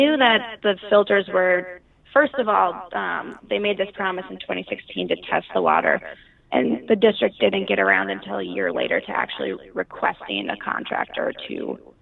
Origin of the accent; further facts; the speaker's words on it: Minneapolis, Minnesota, United States; now in New Orleans, United States; I grew up in Minneapolis, and I moved to New Orleans to do recovery and rebuilding